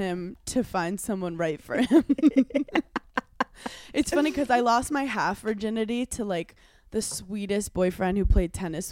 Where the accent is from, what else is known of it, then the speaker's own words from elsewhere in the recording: Brooklyn, New York, United States; Did you tell them I was from Brooklyn?